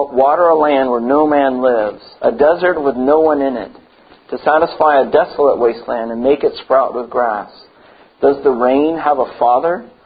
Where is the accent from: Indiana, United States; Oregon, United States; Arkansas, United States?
Oregon, United States; Portland; born there; This is a picture of where I was born in Portland, Oregon. This is Mount Hood, right near Portland, and I could see it from where I lived in my home in Washington.